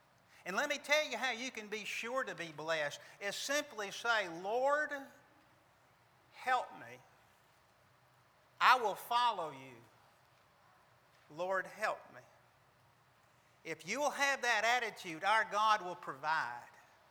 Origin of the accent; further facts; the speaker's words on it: Alabama, United States; And then one time I said, "Where do you think I'm from?" And they looked at me and they said, "Alabama." And I was shocked that they knew